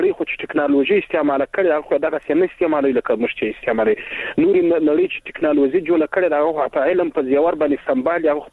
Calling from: Helmand, Afghanistan; ابن هلمند مې اړ کنيوالې

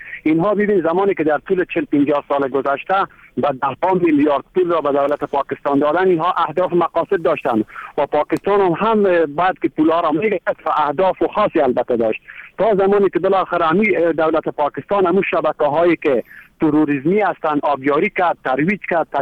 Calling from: Mazar-i-Sharif, Balkh, Afghanistan; بله سلام، … از مزار شریف آمدیم

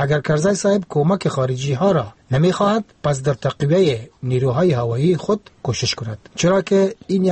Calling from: Kabul, Afghanistan; از کابل هستم.

